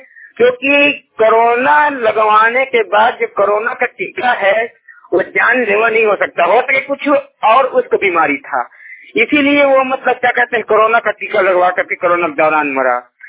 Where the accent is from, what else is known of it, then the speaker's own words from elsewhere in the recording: Chhattisgarh, India; और मैं जिला कबीरधाम छत्तीसगढ़ से बिलोंग करता हूँ।